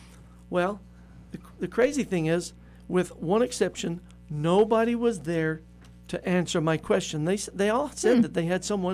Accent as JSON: {"language": "English", "region": "South Carolina", "country": "United States", "tie": "born or raised there", "said": "And let me tell you, I grew up in South Carolina, and when I was a boy, I remember going to the Woolworth store or any of those dime stores downtown"}